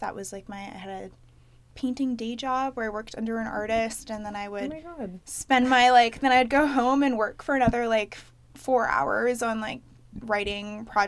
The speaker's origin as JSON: {"language": "English", "country": "Canada", "said": "I'm half Kenyan. So my dad was born in Kenya. So I'm first generation Canadian on his side."}